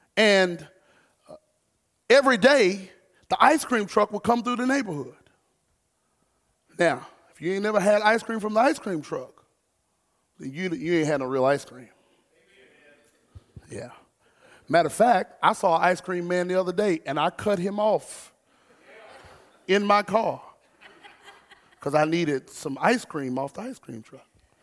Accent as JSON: {"language": "English", "town": "Garland", "region": "Texas", "country": "United States", "said": "So I'm not from Greenville, I'm from Garland."}